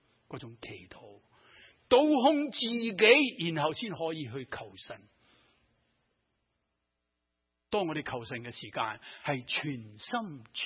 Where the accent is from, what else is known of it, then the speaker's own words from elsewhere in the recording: Hong Kong; 我哋啲香港长大嘅系嘛，英文唔系母语